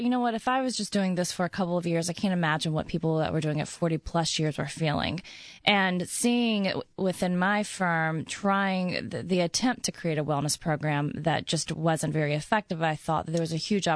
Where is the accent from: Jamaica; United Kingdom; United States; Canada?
United States; Gulf Coast; Actually, no. I grew up in the Gulf Coast area.